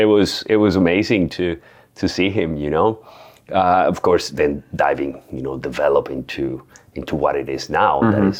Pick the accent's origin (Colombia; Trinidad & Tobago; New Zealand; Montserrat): Colombia; I'm from Colombia, you know. I'm not supposed to win.